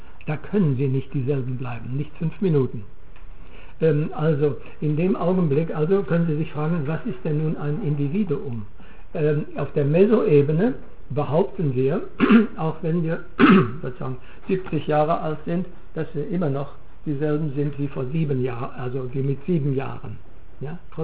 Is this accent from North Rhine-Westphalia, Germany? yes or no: no; Bavaria, Germany; ich bin Bayer, ich bin Deutscher